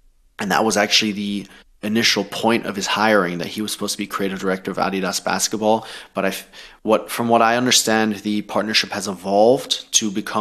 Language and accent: English; Thailand; I played basketball growing up in Thailand.